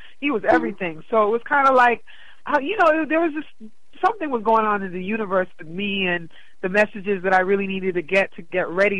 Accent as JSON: {"language": "English", "region": "New York", "country": "United States", "tie": "born or raised there", "said": "I grew up in New York with my dad. My mom left me in New York with my dad when I was 4 years old."}